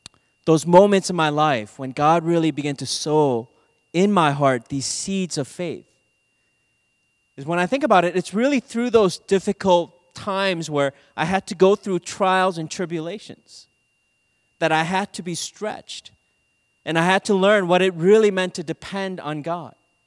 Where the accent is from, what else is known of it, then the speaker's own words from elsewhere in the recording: Minnesota, United States; I remember I grew up in Minnesota, so I learned to ski